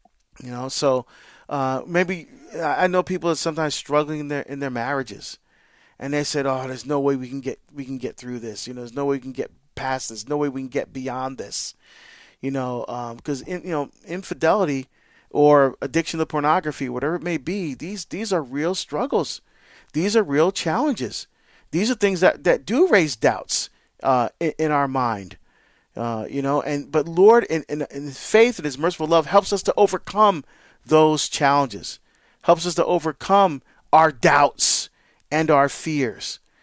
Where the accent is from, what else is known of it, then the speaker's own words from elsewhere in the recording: New Jersey, United States; Well, on the other side of the state from where I grew up. I grew up on the New York side of New Jersey.